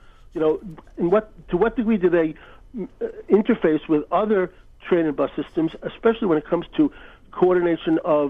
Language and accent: English; New York, United States; moved away as an adult; now in Delray Beach, United States; Well, I'm a newcomer from New York